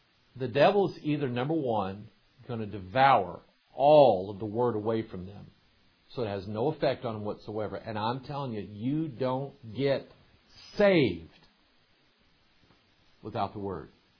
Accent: the South, United States; Yeah, I said okra. I'm from the South.

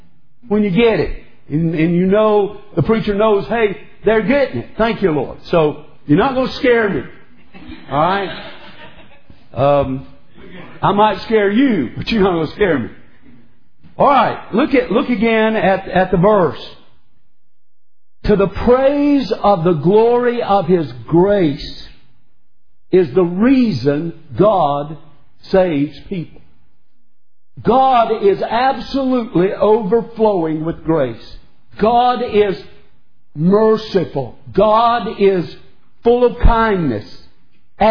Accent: North Carolina, United States; also born or lived in Mississippi; By the way, I came from the South. I mean, North Carolina, Mississippi.

